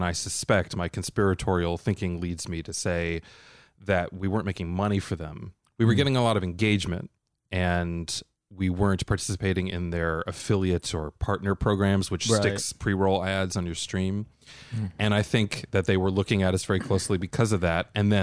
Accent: Los Angeles, California, United States; also born or lived in New York; Well, born and raised in Los Angeles and outside of New York City

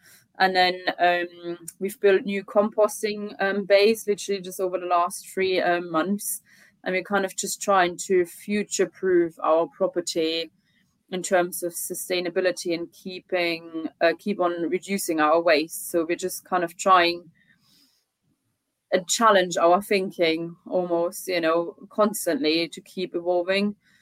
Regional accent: Germany; moved away as an adult; also born or lived in Austria; now in United Kingdom; I grew up in Germany

